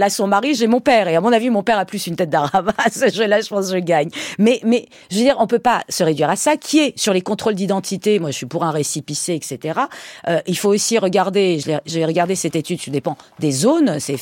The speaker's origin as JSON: {"language": "French", "region": "Martinique", "country": "France", "said": "moi je suis enfant de la Martinique et de Saint-Louverture."}